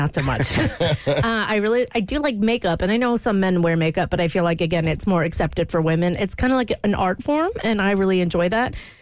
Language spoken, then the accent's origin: English; United Kingdom; I'm British. My family's British.